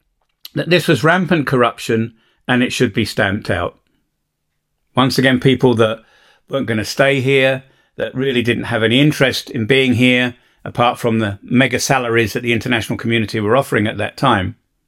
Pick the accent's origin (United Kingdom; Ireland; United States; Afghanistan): United Kingdom; now in Bosnia and Herzegovina; because I'm a Brit.